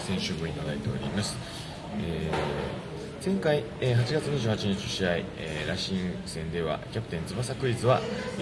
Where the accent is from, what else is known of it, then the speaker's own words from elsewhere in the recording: Tochigi, Japan; 栃木 の、 あの僕の実家の近くとかも来てくれてますから